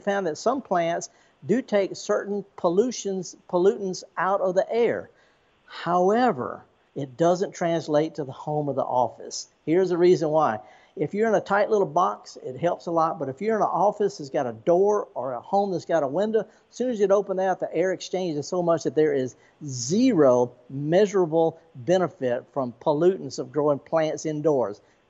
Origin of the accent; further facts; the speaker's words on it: Indianola, Mississippi, United States; now in Meridian, United States; I've been to so many museums, you know, the B.B. King Museum in my hometown of Indianola, and so many cultural centers